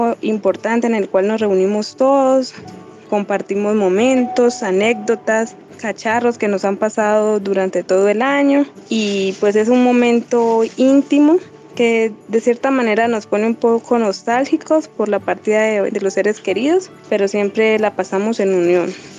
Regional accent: Santander de Quilichao, Cauca, Colombia; soy del municipio de Santander de Quilichao, del departamento del Cauca

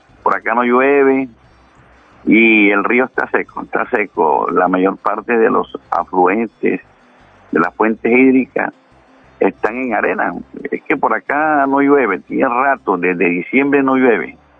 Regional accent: Cartagena, Bolívar, Colombia; now in La Gloria, Colombia; No, yo soy cartagenero, pero vivo aquí en La Gloria, Cesar, en un municipio muy importante, a orilla del majestuoso río de la Magdalena.

